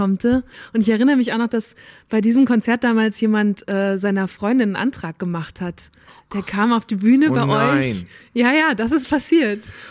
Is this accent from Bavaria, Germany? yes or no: no; North Rhine-Westphalia, Germany; Ich komme aus NRW.